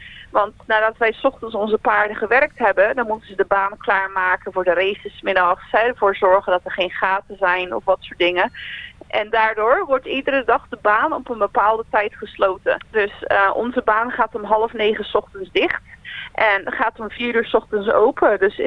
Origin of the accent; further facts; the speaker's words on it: Vlissingen, Zeeland, Netherlands; moved away as an adult; now in Australia; Ik kom oorspronkelijk uit Vlissingen, Zeeland. En ik woon nu bijna 6,5 jaar in Australië, net iets onder Sydney.